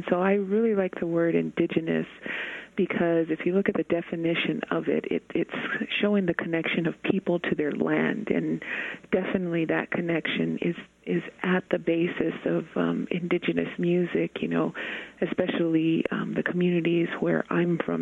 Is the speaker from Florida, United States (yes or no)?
no; Isleta Pueblo, New Mexico, United States; I am from the Pueblo of Isleta. I'm also Navajo